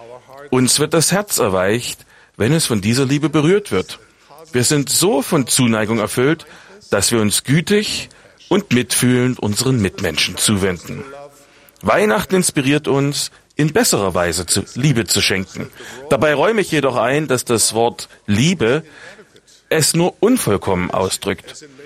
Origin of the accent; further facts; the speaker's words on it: East Germany, Germany; Diese schönen Erinnerungen an meine Kindheit in Ostdeutschland werden mir immer teuer sein.